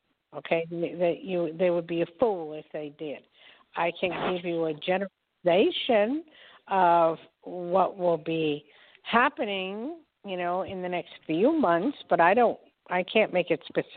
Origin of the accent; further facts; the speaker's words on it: New Jersey, United States; Where is that? I grew up in Jersey.